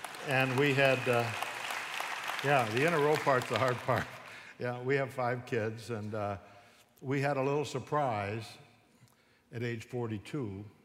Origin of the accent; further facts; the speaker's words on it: Williamsville, New York, United States; I grew up in Buffalo, New York, Williamsville, New York, to be exact.